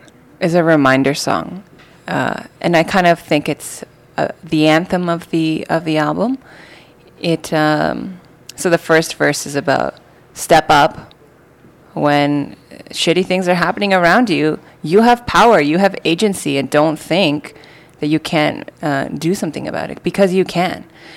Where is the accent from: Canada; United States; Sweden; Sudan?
Canada; I grew up with growing up in Canada, being born in Canada, but and being, you know, having a Canadian citizenship, but not actually feeling Canadian